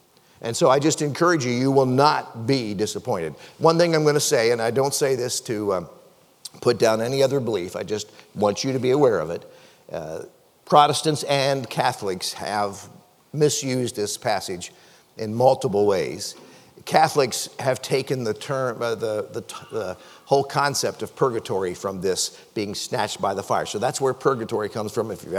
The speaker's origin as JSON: {"language": "English", "region": "Pennsylvania", "country": "United States", "tie": "born or raised there", "said": "Don't you know that y'all, or the way I grew up in Pennsylvania, we would say, don't you know that you-ins are God's temple?"}